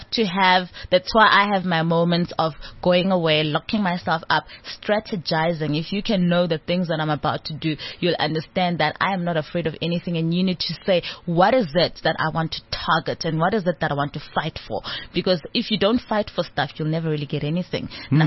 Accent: Soweto, Gauteng, South Africa; They call it a Porsche. I call it a Porsche. I'm from Soweto. I'm like, very African. Porsche.

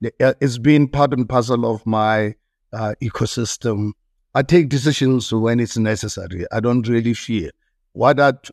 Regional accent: South Africa; 1994, as a South African, for the first time, I voted

